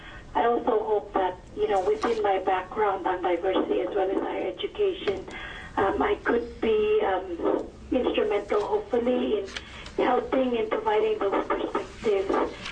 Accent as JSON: {"language": "English", "town": "La Grande", "region": "Oregon", "country": "United States", "said": "I'm from La Grande, Oregon, in Union County, District 57"}